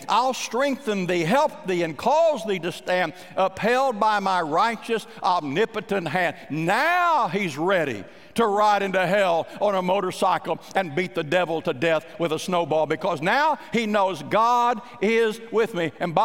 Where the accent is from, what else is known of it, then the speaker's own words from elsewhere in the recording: Oklahoma, United States; I grew up in Oklahoma, and when I was just a boy, my summer job was to go out in the cotton fields and to chop the weeds out of the cotton.